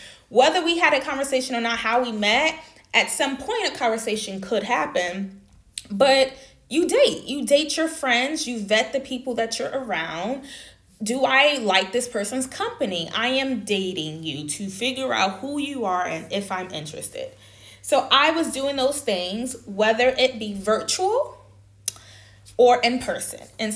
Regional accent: United States; And then we discovered that we're from both from the States, the US.

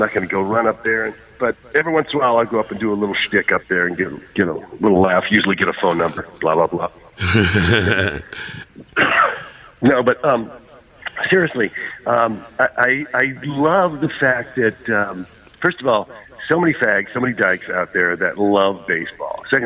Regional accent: San Diego, California, United States; You know, I grew up in San Diego, but moved back here about 2005.

